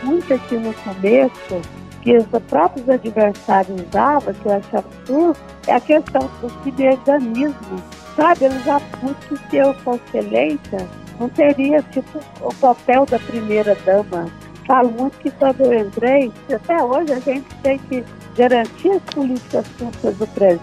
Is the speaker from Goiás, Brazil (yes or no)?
yes; Goiás, Brazil; Eu nasci e cresci aqui em Goiás.